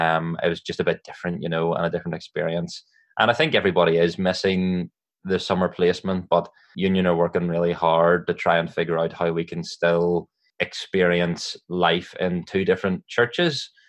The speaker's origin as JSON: {"language": "English", "town": "Londonderry", "region": "Northern Ireland", "country": "United Kingdom", "lives_now": "Waringstown, United Kingdom", "said": "I'm originally from Londonderry, but I've lived in Waringstown for just over 9 years. A member and elder in Waringstown Presbyterian Church."}